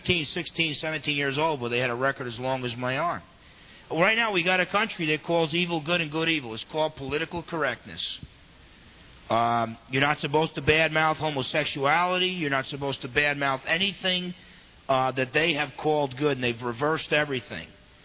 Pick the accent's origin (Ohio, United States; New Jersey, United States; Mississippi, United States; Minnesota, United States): New Jersey, United States; I know, because I grew up in New Jersey.